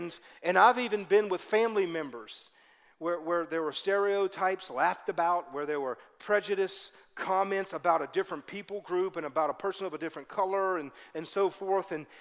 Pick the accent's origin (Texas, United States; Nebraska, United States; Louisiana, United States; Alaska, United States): Louisiana, United States; Baton Rouge; Because I grew up in Baton Rouge, Louisiana. My wife and I both did.